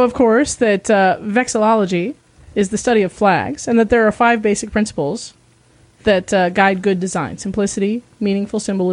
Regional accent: Salt Lake City, Utah, United States; No, but I grew up in Salt Lake, so this is part of why it caught my eye.

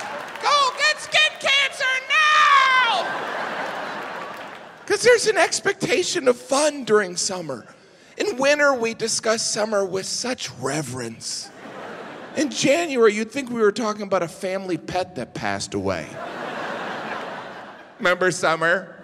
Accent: Midwest, United States; I'm from the Midwest. It's almost a panic.

